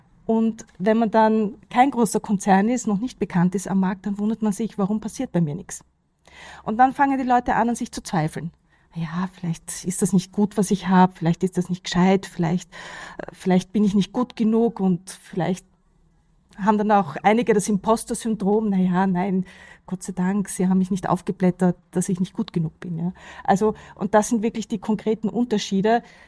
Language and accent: German; Vienna, Austria; Ich bin ja weit angereist. Ich komme aus Wien. Vielleicht hört man es ja auch ein bisschen.